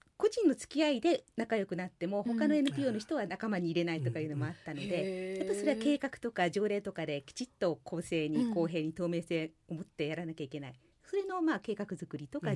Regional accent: Uji, Kyoto, Japan; 生まれ育ちは、はい、京都でも宇治の方に一番長くおりました。

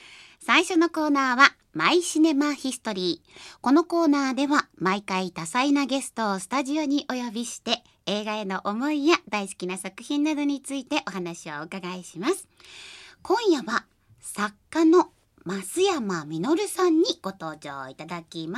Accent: Toyonaka, Osaka, Japan; 私自身が実はの宝塚沿線で育ちまして。

